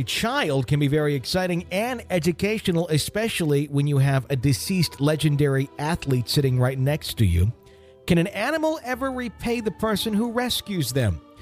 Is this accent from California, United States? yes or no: yes; San Laredo, California, United States; today I wanted to tell you a little about the house I grew up in here in San Laredo, California.